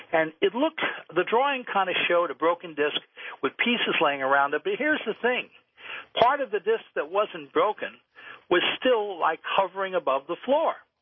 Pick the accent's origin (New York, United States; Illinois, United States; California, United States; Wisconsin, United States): New York, United States; New York City; growing up in New York City on WOR